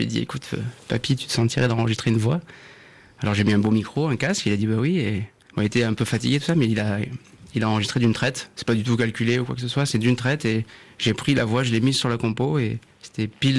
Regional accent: San Gavino di Tenda, Corsica, France; Moi, je suis originaire d'un village qui s'appelle Sangavino di Tenda. C'est en Corse du Nord, au-dessus du désert des Agriates.

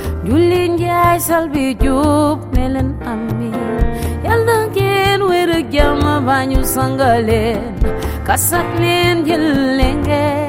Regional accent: Senegal; because in Senegal we have the popular music and radio everywhere in the daytime

